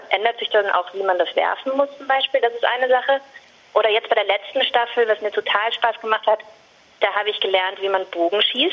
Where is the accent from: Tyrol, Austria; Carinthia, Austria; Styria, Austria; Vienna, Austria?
Vienna, Austria; ich bin halt ursprünglich aus Wien. Das heißt, meine Eltern sind hier, mein Partner ist hier.